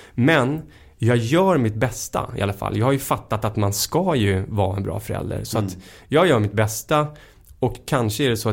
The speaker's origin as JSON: {"language": "Swedish", "town": "Hemmesta", "region": "Stockholm County", "country": "Sweden", "tie": "born or raised there", "said": "Jag växte upp då ute i Hemmestad, som sagt."}